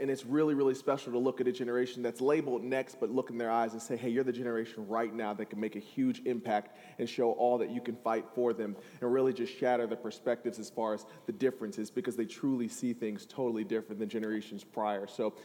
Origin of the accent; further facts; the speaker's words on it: Akron, Ohio, United States; I was born and raised in Akron, Ohio, and right around third grade, my family moved to the suburbs, and we were the first blacks to go to the school that we went to in Talmadge.